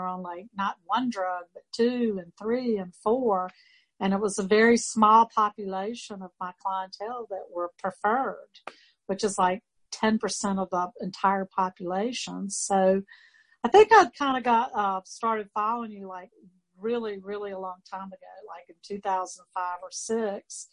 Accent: Morehead City, North Carolina, United States; And I'm from Moorhead City, Atlantic Beach, North Carolina.

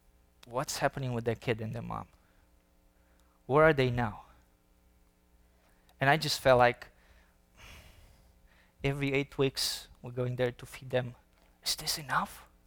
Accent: Romania; And of course, you know I'm from Romania, so I do have Romania in my heart.

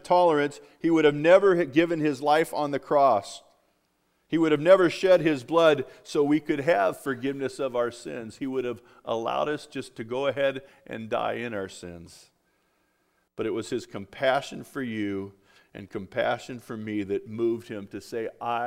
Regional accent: United States; actually growing up in America, we tend to get into the that need or desire to have credit.

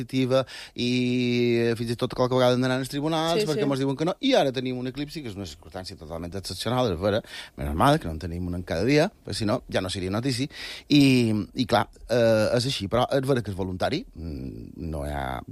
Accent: Balearic Islands, Spain; Som mallorquins

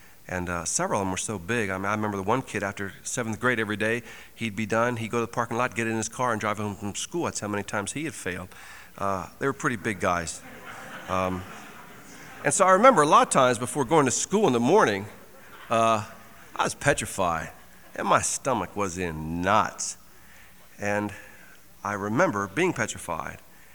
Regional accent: Baltimore, Maryland, United States; I grew up in Baltimore, Maryland, and the schools we attended were fairly large.

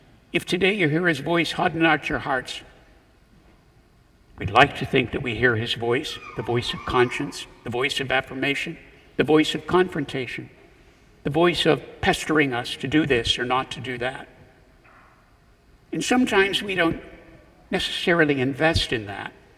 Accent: Punxsutawney, Pennsylvania, United States; I'm from Punxsutawney, Pennsylvania, know what cold is, but you don't know what cold is until you've been in that part of the country.

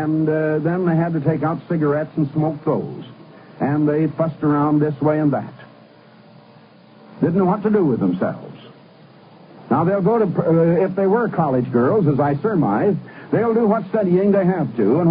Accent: Iowa, United States; I was born and raised in Iowa, and we'd go out and go bobsledding or skating in the winter, and we'd go swimming and things like that in the summer.

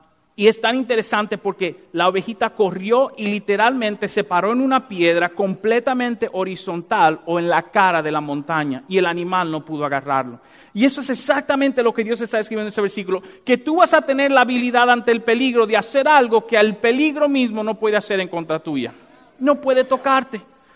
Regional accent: Dominican Republic; yo soy dominicano y merenguero

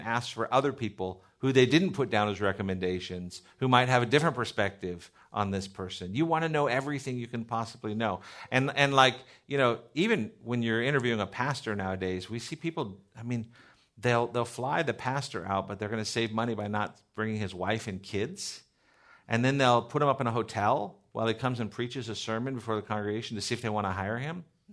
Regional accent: Seal Beach, California, United States; I grew up in Seal Beach. Seal Beach is a great little town, just an hour south of here. It's 20,000 people.

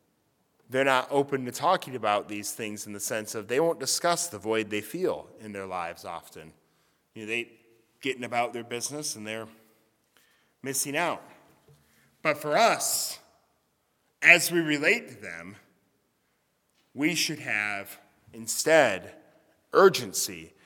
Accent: Midwest, United States; I grew up in America in the late 20th century, which is sort of Christian, and even better, even more righteous, I grew up in the rural Midwest, which is a lot better than growing up in, like, New York City or California.

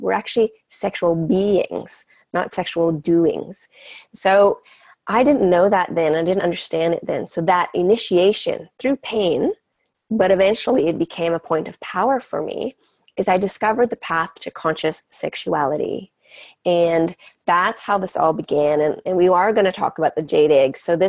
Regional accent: Canada; I grew up on Native reservations in Canada and got exposed to a lot of different ways of relating to reality.

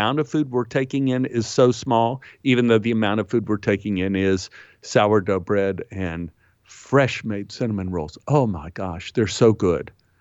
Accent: Texas, United States; I'm from Texas, so I'm familiar with asses.

